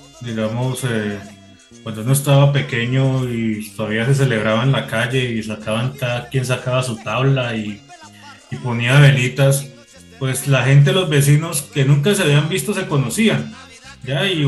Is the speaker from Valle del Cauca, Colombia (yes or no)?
yes; Cali, Valle del Cauca, Colombia; now in Bogotá, Colombia; De pronto aquí en Bogotá no lo decía, pero como yo soy de Cali